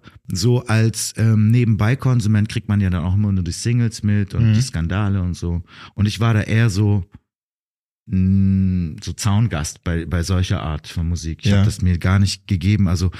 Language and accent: German; Heidenheim, Baden-Württemberg, Germany; ich bin ja in Heidenheim aufgewachsen. Und da ist halt nicht viel.